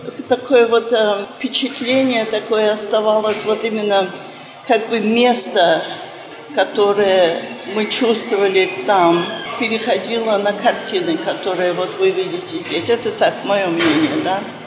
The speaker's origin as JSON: {"language": "Russian", "country": "Australia", "moved": "yes", "said": "И вообще-то я из Австралии, но попала на Святую Землю в 86 году. И Святая Земля стала, конечно, моим главным домом."}